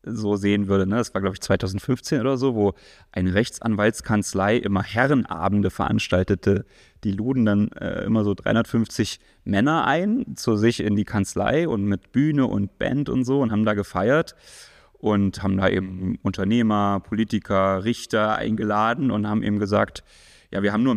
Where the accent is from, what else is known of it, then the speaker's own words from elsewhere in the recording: Halle, Saxony-Anhalt, Germany; ich komme ja hier aus der Studentenstadt Halle